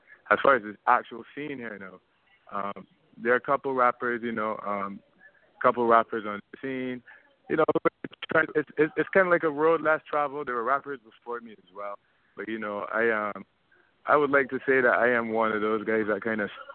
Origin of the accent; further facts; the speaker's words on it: Barbados; now in Toronto, California, United States; I am a hip hop artist, born and bred in Barbados.